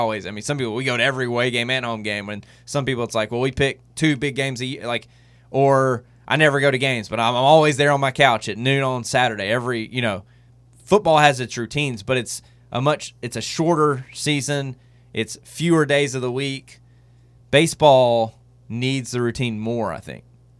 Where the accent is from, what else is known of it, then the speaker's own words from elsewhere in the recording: the Carolinas, United States; You know, we're growing up in the Carolinas.